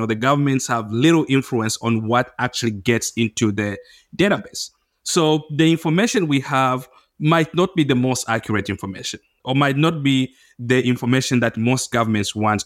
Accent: Zambia; I'm using the government of Zambia because I'm from Zambia.

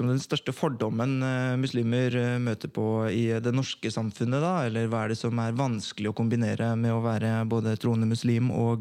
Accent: Oslo, Norway; jeg vokste opp på Oppsal

